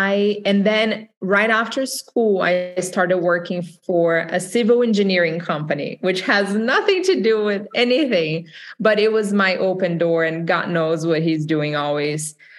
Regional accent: Brazil; English is a second language; moved away as an adult; So I am Brazilian, as you guys can tell by the accent. I came from Brazil 20 years ago. So I have almost half life here, half life in Brazil. So half and half. And I went to school in Brazil originally for marketing.

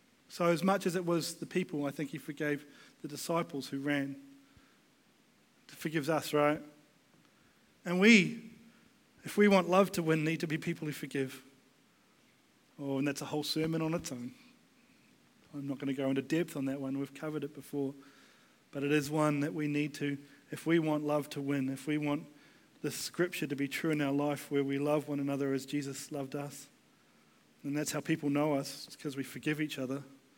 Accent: Taranaki, New Zealand; I'm from Taranaki. It's Taranaki hardcore.

